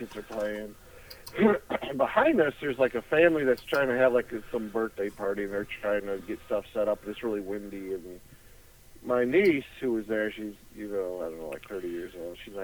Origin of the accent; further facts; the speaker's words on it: Indiana, United States; We're from Indiana.